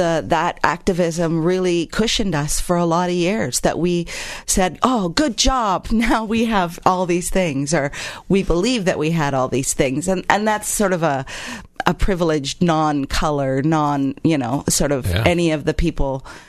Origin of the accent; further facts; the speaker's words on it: Canada; I'm 53, so I came at the end of the Vietnam War, and I grew up in Canada, too